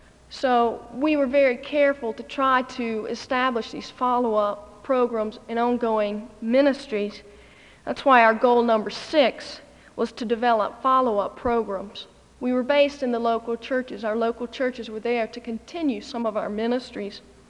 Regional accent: United States; particularly as a missionary and as an American, to be in the Canadian Olympics

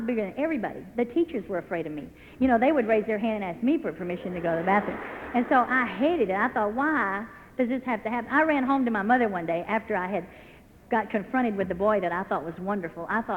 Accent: United States; I said, I'm American.

